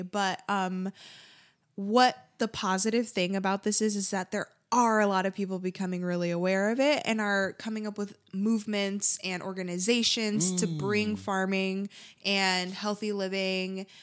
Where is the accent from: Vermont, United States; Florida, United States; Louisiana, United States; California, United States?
Florida, United States; Miami; like even in New York and where I grew up in Miami